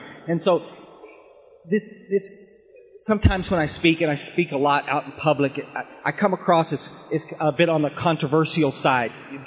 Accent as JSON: {"language": "English", "town": "Ingram", "region": "Texas", "country": "United States", "tie": "born or raised there", "said": "I'm from Ingram, Texas, which is a million miles from here. Not just in miles, guys. I mean, we are on a different planet. I mean, this Ingram, Texas, little country, little town down there, kind of San Antonio in Texas. I was raised around the Texas Hill Country"}